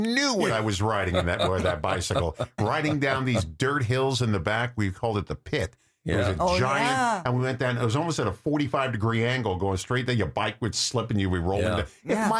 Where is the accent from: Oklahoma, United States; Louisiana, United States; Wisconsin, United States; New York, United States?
Wisconsin, United States; Racine; more dangers we had in the 50s and 60s growing up in Racine that we didn't know about.